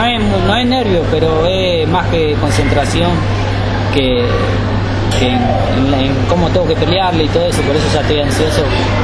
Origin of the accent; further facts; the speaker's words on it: Corrientes, Argentina; now in Escobar, Argentina; Yo me crié en Corrientes, pero yo nací en Escobar y ya hace como 10 años que estoy acá